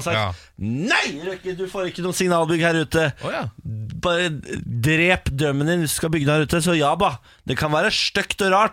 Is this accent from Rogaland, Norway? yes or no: no; Moss, Østfold, Norway; På vegne av meg som mossing, så jeg sier unnskyld.